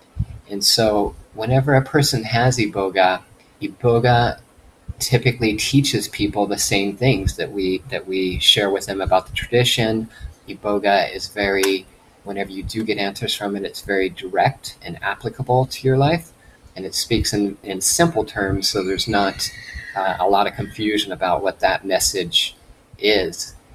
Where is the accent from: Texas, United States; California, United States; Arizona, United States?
California, United States; moved away as an adult; now in Nicaragua; I grew up in Central California till my early 20s. I moved to San Diego for a bit, and then I met my now wife in Nicaragua.